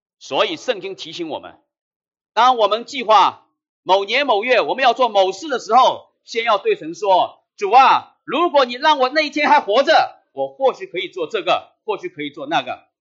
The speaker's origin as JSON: {"language": "Chinese", "country": "China", "said": "我们中国人不是常常自豪地说吗？"}